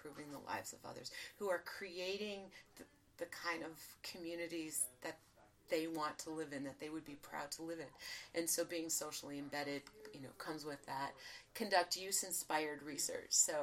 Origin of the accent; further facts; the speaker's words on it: Detroit, Michigan, United States; I'm from Detroit, and I would just say just about everyone I grew up with is still there.